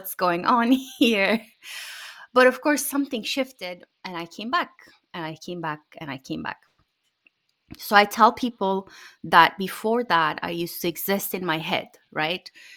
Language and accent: English; Turkey; moved away as an adult; now in United States; I grew up in Turkey, as you said, and initially I studied engineering, and then I moved to the US to do my MBA.